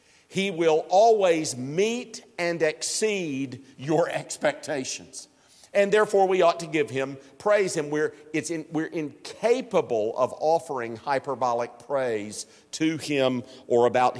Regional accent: Greenville, South Carolina, United States; I was born and reared in Greenville County, South Carolina, in the county seat of Greenville.

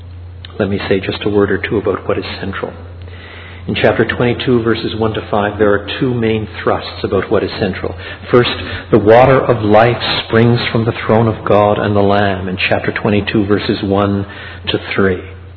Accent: Canada; And as a Canadian, I can appreciate that.

